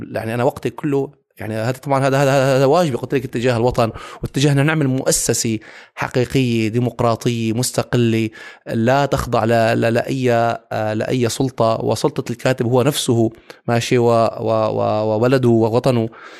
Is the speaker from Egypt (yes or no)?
no; Syria; نحن الآن أمام تجربة من بعضنا كسوريين كليتنا